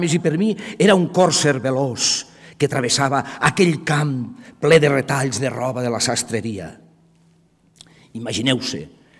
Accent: Móra la Nova, Catalonia, Spain; born there; en realitat vaig néixer aquí a Móra-la-Nova, vaig néixer a la clínica escolar, al carrer de l'Hostal

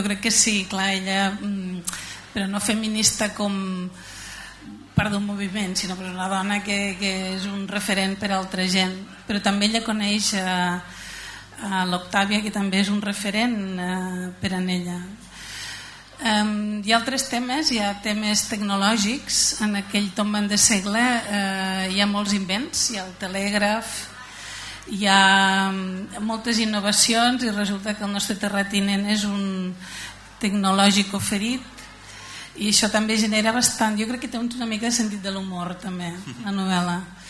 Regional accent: Xerta, Catalonia, Spain; also born or lived in Barcelona; jo sóc d'aquí, sóc de Xerta, però també sóc de Barcelona, i a la meva edat ja he fet una barreja de dialectes important

